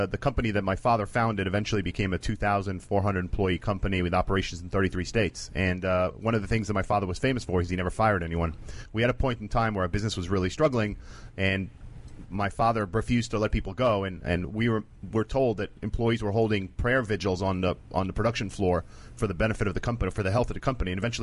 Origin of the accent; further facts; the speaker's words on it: Israel; At the time that I grew up in Israel